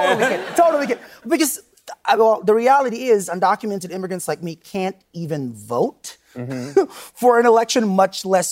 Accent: Philippines; now in United States; And I'm Filipino. And whenever the media said anything about illegal people, it was always about Mexico.

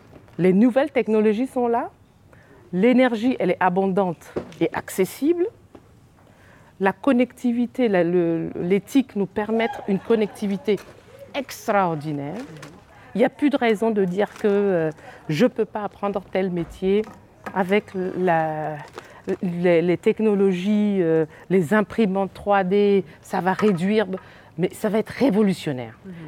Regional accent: Burkina Faso; du Burkina Faso, je suis du Royaume aussi.

